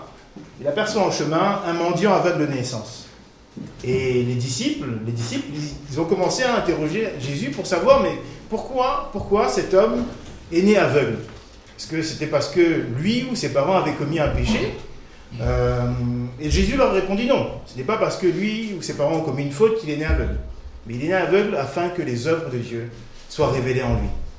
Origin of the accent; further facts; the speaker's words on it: Chad; now in Besançon, France; Donc voilà, je suis originaire du Tchad, en Afrique centrale, ceux qui connaissent. Et je vis depuis un bon moment maintenant à Besançon